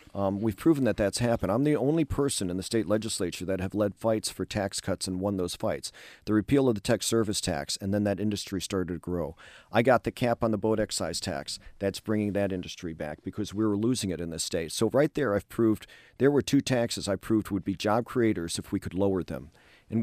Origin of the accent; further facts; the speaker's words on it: Maryland, United States; now in Anne Arundel, United States; I mean, I grew up in Howard County, and of course, I live in Anne Arundel